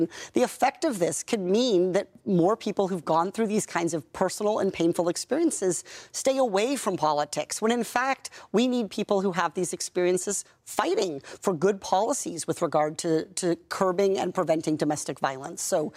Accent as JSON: {"language": "English", "region": "Iowa", "country": "United States", "tie": "born or raised there", "said": "I think one of the things about growing up in Iowa is I grew up there in the 1980s during the farm crisis."}